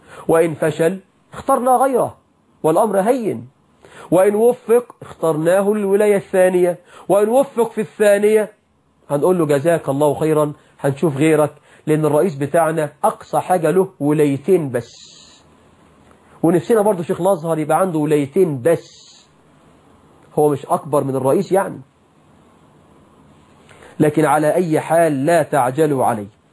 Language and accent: Arabic; Egypt; يعني عندنا في مصر هرم فساد